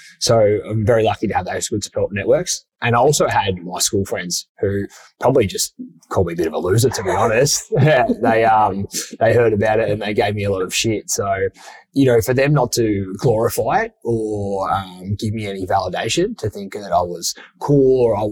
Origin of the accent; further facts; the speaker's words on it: Altona, Victoria, Australia; I grew up in Altona until I was about 12, and then 13, I made my way down here.